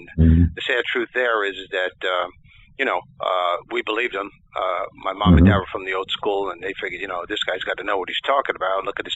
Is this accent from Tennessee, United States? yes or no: no; New York, United States; also born or lived in Brooklyn; I was born in Brooklyn, New York, and moved out east where I live right now, Long Island, way out east Long Island, and had your regular childhood with a ton of negative labels, though.